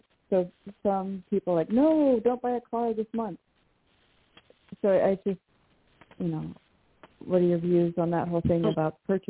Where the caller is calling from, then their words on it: Washington, United States; from Washington State.